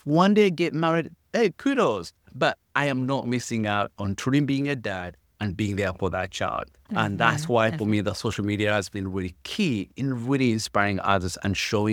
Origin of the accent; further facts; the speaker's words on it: Uganda; One, I come from Uganda.